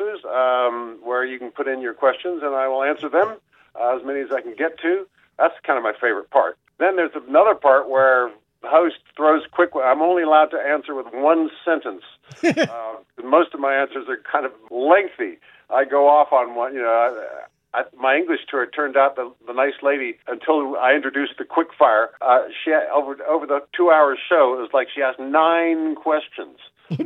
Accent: California, United States; I'm from California, so, you know, we're not built for that kind of coldness.

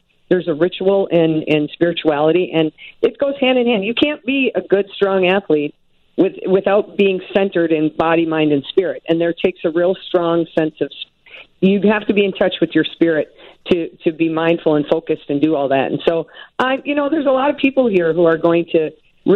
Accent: Minnesota, United States; So he was determined to convert me because I'm originally from Minnesota, you know.

